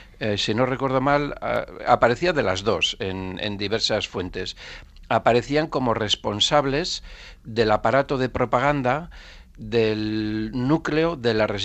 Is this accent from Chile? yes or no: no; Navarre, Spain; Claro, yo soy navarro, entonces me dio la corazonada de que podrían tener algo que ver con nuestra tierra.